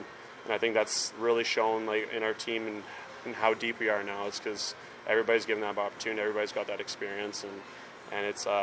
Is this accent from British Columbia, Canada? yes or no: no; Calgary, Alberta, Canada; also born or lived in Tri-City; Tri-City a little bit smaller city, American city to Calgary, pretty much my hometown.